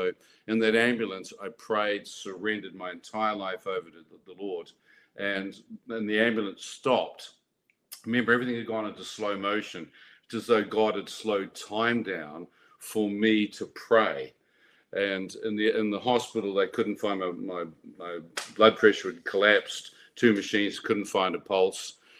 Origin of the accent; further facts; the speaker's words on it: New Zealand; Born and bred in New Zealand and was traveling surfing around the world.